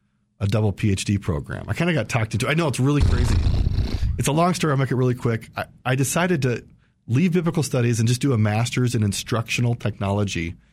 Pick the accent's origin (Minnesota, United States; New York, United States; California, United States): Minnesota, United States; St. Paul; I grew up in Minnesota, St. Paul, went to BYU as an undergrad.